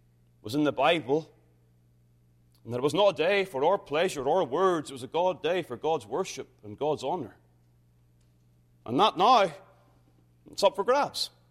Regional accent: United Kingdom; I must confess, as a Brit, I am disappointed how the American language has ruined the word awesome.

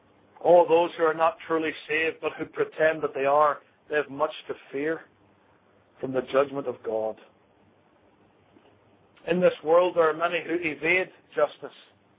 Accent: United Kingdom; I come from Great Britain.

